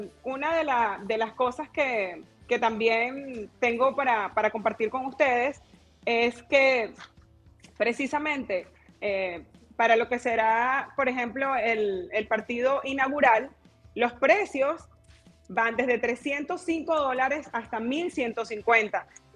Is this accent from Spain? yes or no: no; Venezuela; Ok, soy venezolana.